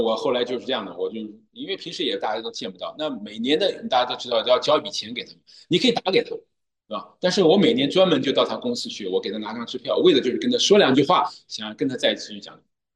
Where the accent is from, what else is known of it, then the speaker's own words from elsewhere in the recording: China; moved away as an adult; now in Canada; 我们在这移民过来第一代中国人我们实际上对我们的国家特别的，实际上还是特别的这种思念我从加拿大过来，我是在加拿大移民的。